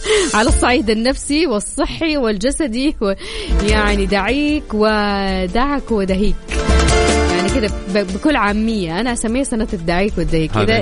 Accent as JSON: {"language": "Arabic", "town": "Jeddah", "region": "Makkah Province", "country": "Saudi Arabia"}